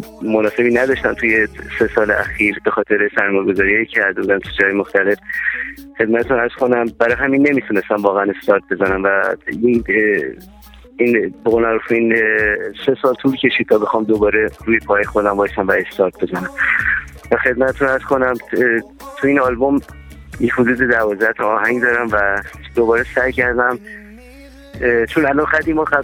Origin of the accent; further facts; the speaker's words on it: Iran; moved away; من حقیقتش راستش از وقتی که از ایران خارج شدم خیلی جای مختلف دنیا سعی کردم زندگی کنم